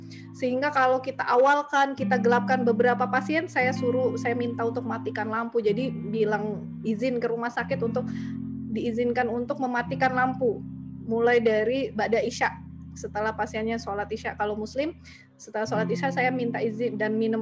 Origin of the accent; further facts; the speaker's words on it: Java, Indonesia; Sebenarnya aslinya Bugis, cuman lama tinggal waktu dulu ayah almarhum dinas berpindah-pindah, lama tinggal di Jawa gitu. Jadi bahasanya masih suka ke bawah. Waktu kecilnya justru di Jawa gitu.